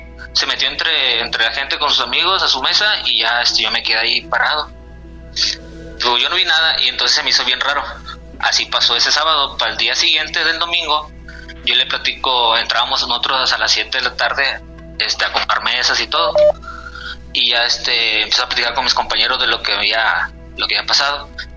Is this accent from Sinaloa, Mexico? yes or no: yes; Mazatlán, Sinaloa, Mexico; moved away; yo soy originario de Mazatlán. Ya llevo como unos 15 años fuera de casa.